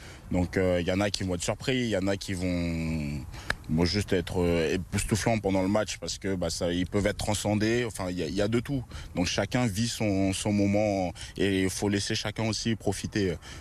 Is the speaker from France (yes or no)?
yes; Paris, Île-de-France, France; C'est dur pour moi parce que je suis parisien quand même.